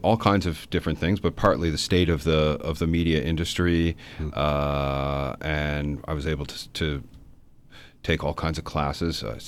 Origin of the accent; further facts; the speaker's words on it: Truro, Nova Scotia, Canada; also born or lived in France; So I feel a bit as though I feel like a Nova Scotian, but exactly where I went to high school in Truro, mm-hmm. lived in Halifax for many years, and I kind of think of Halifax as home, but I've been in Ottawa for the last 10 years.